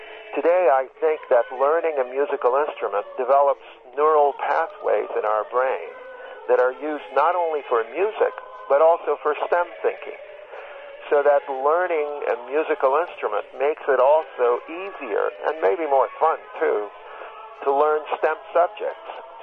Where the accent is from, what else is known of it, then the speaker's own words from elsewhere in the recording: Istanbul, Turkey; I grew up in Istanbul, Turkey. My family lived in a medium-sized condo in the middle of the city.